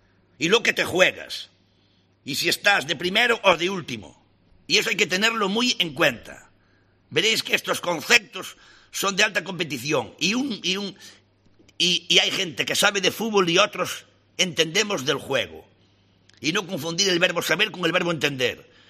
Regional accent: Galicia, Spain; yo salí del puerto de Palos, que soy de un pueblo de Galicia que tiene 200 habitantes, salí de allí

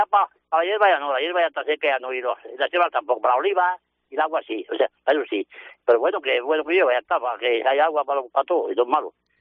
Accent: Génave, Andalusia, Spain; Yo soy aquí de Genaví y estoy todo el año aquí. Pues, estoy en la Sierra Segura y estoy todo el año

